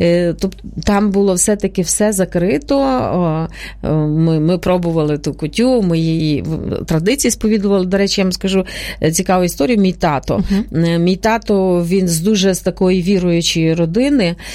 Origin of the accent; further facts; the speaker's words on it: Yavoriv, Lviv Oblast, Ukraine; я ж виросла в Західній Україні, так, і народилася там. І моє таке вже шкільні роки, скажімо, такі усвідомлені роки, вони пройшли в Яворові. Це на самому кордоні з Польщею, це вже останній, фактично, районний центр перед Польською Республікою.